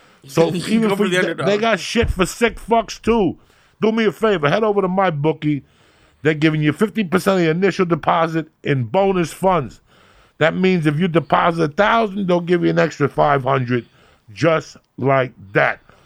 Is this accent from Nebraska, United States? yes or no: no; New Jersey, United States; I'm from Jersey, bitch. I swam in these fucking corrosive waters years ago.